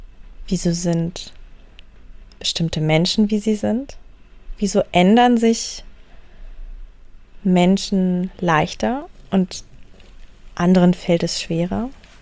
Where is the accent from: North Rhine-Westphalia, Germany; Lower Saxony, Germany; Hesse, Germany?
Lower Saxony, Germany; born there; Ich bin 28 Jahre alt. Ich bin geboren im Wendland, in der, vielleicht kennst du die Anti-Atomkraft-Bewegung, also da in dieser Ecke, im, könnte schon fast sagen, Dreiländereck aus Niedersachsen, Mecklenburg-Vorpommern